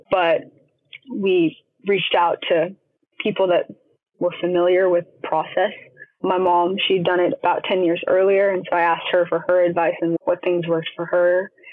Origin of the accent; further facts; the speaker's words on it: Los Angeles, California, United States; also born or lived in Ethiopia; I was born in Ethiopia and adopted at age 3 and moved to Los Angeles.